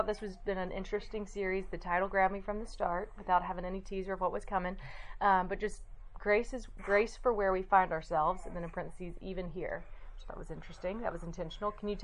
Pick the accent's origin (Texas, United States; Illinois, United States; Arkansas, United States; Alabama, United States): Alabama, United States; Birmingham; So I'm from Birmingham and grew up here, went away for college